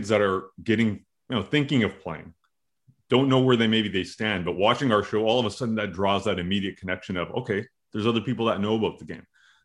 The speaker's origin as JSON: {"language": "English", "country": "Canada", "tie": "born or raised there", "said": "I'm born and raised in Canada. I understand English."}